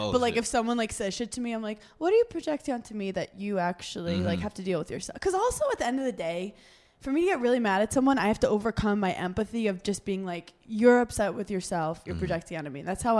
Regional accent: New York, United States; I'm a New Yorker. Like shit talking is what I do.

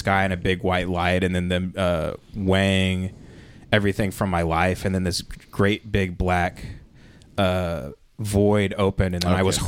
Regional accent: Texas, United States; I didn't know that there were Jews growing up in West Texas.

